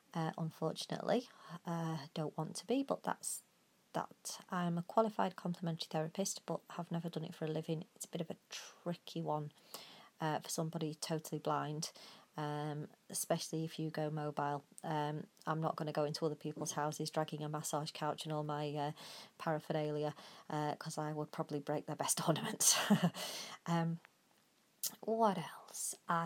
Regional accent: North West England, United Kingdom; also born or lived in Cheshire; You may tell from my accent that I am not originally from the southwest. We're originally from, well, I was born in Cheshire, which is in the north of England, but lived most of my life in Lancashire.

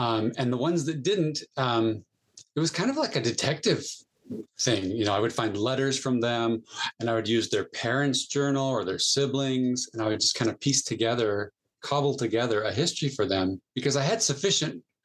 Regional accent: San Jose, California, United States; Yeah, I was raised in San Jose, California, by a liberal Mormon and a conservative Mormon.

